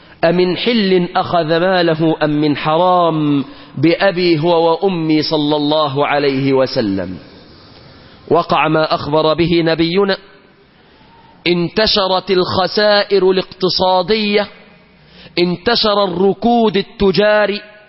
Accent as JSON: {"language": "Arabic", "country": "Egypt", "said": "في بلادنا مصر"}